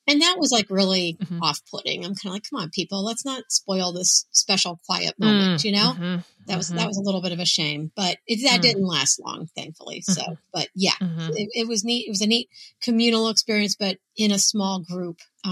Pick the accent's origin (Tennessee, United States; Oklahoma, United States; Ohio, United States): Ohio, United States; I grew up in Ohio near Cleveland, and my brother still lives there.